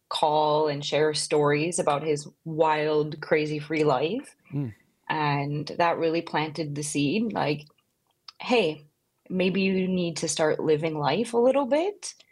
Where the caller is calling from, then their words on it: Bermuda; I am calling in from Bermuda today.